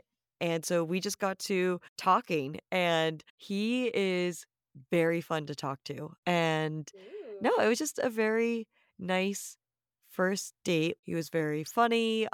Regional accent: Rhode Island, United States; I'm a seafood girl, but you know, growing up in Rhode Island, you kind of have to be.

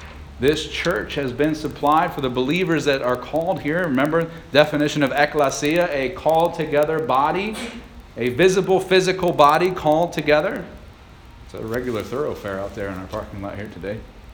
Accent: Bellefontaine, Ohio, United States; I grew up in Belle Fountain, Ohio. It felt like a small town to me.

